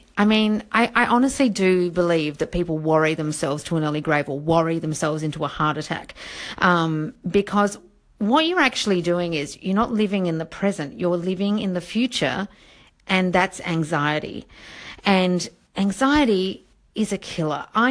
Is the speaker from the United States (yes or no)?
no; Australia; now in London, United Kingdom; And obviously I'm Australian and I live in London